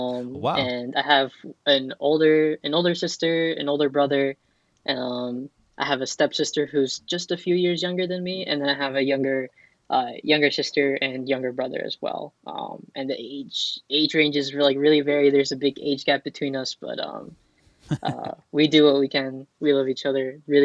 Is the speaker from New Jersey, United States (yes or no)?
yes; Atlantic City, New Jersey, United States; I grew up in Atlantic City, so nice. Grew up along the casinos, along the beach.